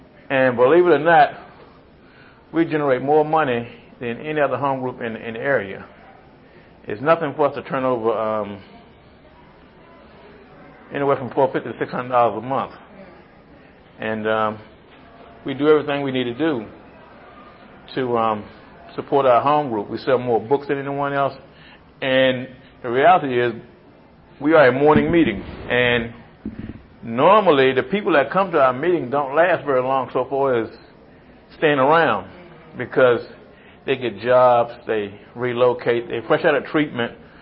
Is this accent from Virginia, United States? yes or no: yes; Virginia, United States; I'm an addict. I'm from the Tidewater area.